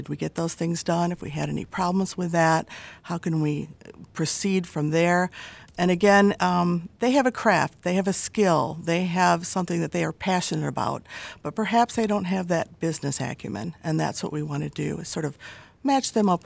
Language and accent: English; Michigan, United States; also born or lived in New York City; I was actually born and raised in Shiawassee County. And as many folks do, when high school is finished, they wanted to get out as soon as possible.